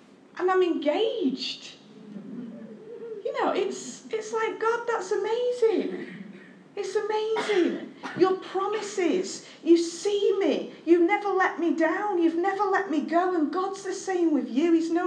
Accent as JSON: {"language": "English", "region": "Northern England", "country": "United Kingdom", "accent": "northern", "said": "a right good clean, up north, you know, a right good clean, you know, my northern accent's coming out there, like"}